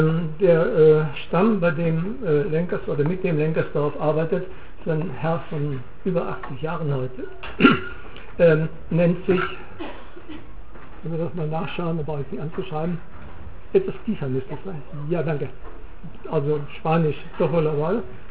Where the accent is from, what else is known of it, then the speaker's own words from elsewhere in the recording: Northern Germany, Germany; Also ich sage etwa als Norddeutscher eine alte Oma